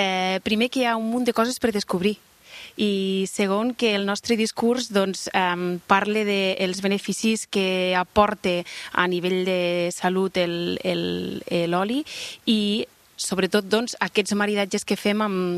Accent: Lleida, Catalonia, Spain; born there; els meus avis eren aragonesos, per part de pare, i bueno, doncs van vindre aquí fa molts anys, i bueno, jo ja soc nascuda aquí a Lleida, però sí, sí, amb arrels aragoneses.

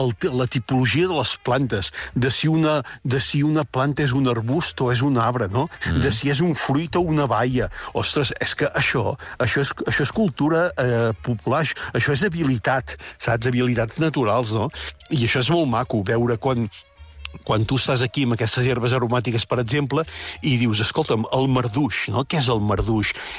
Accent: Catalonia, Spain; Jo que sóc de la Garrotxa

